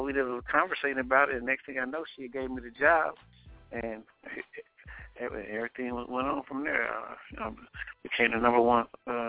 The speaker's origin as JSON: {"language": "English", "region": "Oklahoma", "country": "United States", "also_born_or_lived": "Indianapolis", "moved": "yes", "said": "No, I'm originally from Oklahoma. Moved out to Indianapolis and, you know, kind of graduated, you know, school out there."}